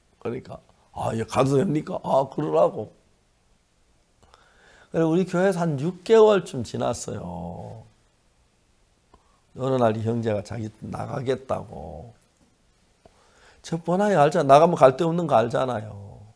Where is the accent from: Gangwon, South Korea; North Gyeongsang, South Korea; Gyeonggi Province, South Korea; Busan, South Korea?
North Gyeongsang, South Korea; Seonsan; 내 고향이 선산인데